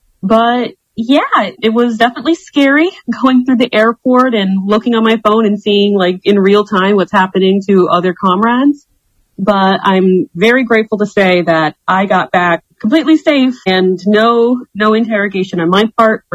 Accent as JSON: {"language": "English", "town": "Tampa", "region": "Florida", "country": "United States", "said": "I was telling everyone that I was from Tampa, that I was from Florida"}